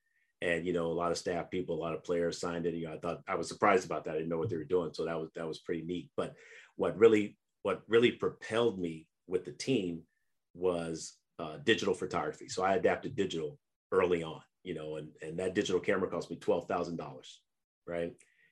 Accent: San Francisco, California, United States; I mean, I go back from being, you know, growing up in San Francisco as a kid, throwing newspapers and always had a love for football

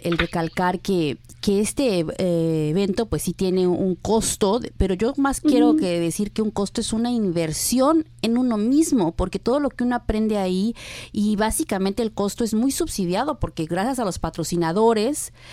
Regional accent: Mexico; no soy colombiana, pero también a los mexicanos nos gusta mucho la fiesta

